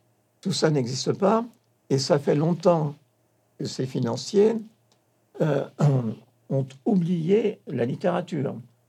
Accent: France; nous sommes Français, nous sommes Européens

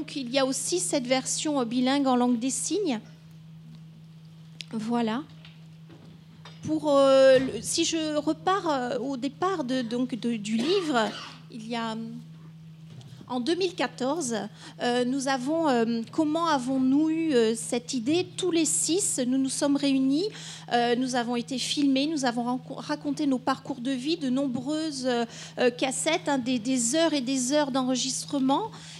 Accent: Bordeaux, Nouvelle-Aquitaine, France; je suis originaire de Bordeaux

